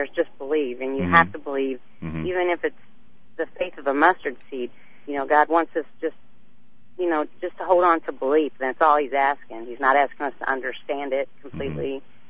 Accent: Cape Girardeau, Missouri, United States; I'm from Cape, and when I come up to St. Louis, I get to enjoy your station. We don't get it where I'm from.

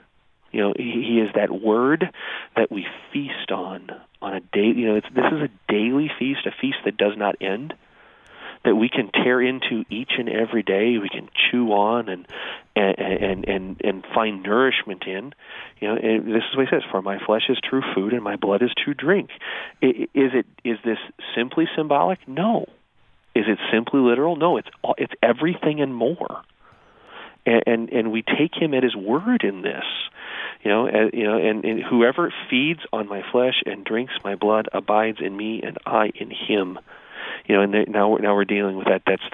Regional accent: Edwardsville, United States; but I grew up in Edwardsville.

